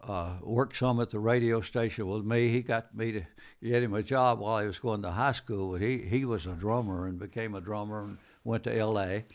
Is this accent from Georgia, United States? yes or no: yes; Dalton, Georgia, United States; I was born in Dalton and raised there, and came here in 1958 to go to school.